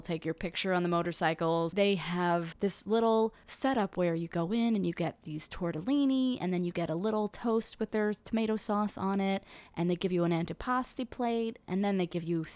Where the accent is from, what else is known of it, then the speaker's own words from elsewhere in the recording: Philadelphia, Pennsylvania, United States; And I'm from Philly, so I'm really tough on my cheesesteak.